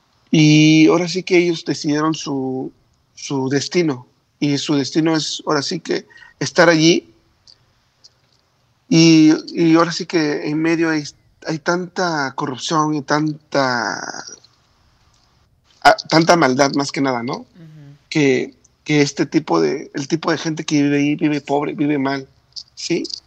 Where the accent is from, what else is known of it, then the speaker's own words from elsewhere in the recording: Mexico; now in Israel; yo soy mexicano y sí, realmente, pero vivo en Israel y tengo que adoptar este país como mi país al final